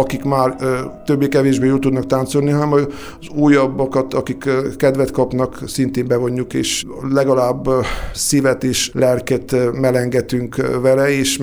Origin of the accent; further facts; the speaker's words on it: Cașinu Nou, Harghita, Romania; Én magam is egy olyan tájegységről származom, kászoni vagyok, amelyik egy elég archaikus hagyomány őrzött meg, Hargita megyében Csík mellett, vagyis úgy is lehetne mondani Csíknak a része